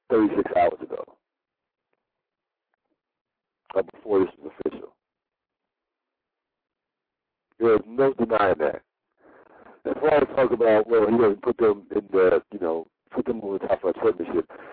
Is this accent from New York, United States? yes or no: no; New Jersey, United States; And I'm sorry, Nets fan, and New Jersey is my home state, but you don't count.